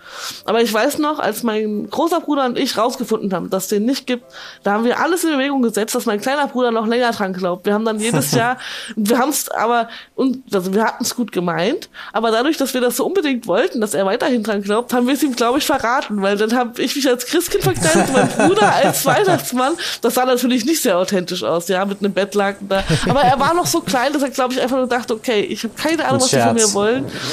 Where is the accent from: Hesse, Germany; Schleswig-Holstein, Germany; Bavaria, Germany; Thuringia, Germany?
Hesse, Germany; Kassel; ich komme ja aus der Kassel, aus der Umgebung da, auf Geismar. Noch ein kleines Örtchen weiter, was aber keine eigene Postleitzahl hat, wo ich aufgewachsen bin.